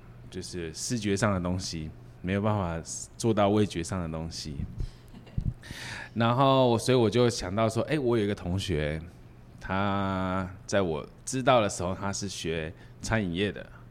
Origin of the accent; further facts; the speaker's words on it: Tainan, Taiwan; 我来自台湾台南，那